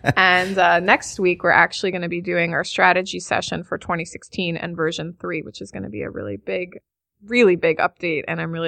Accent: Philadelphia, Pennsylvania, United States; This is my city. I was born and raised in Philly

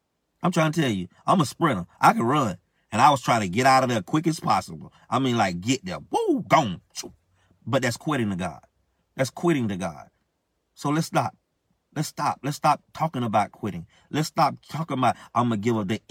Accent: Florida, United States; I'm from Florida. I can walk on some flat, walk on the sand, walk on the road, whatever. Out here in Georgia, North Georgia

